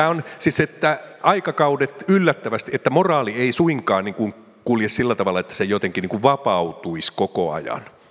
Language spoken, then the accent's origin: Finnish; Eastern Finland, Finland; mä olen Itä-Suomesta maalta kotoisin.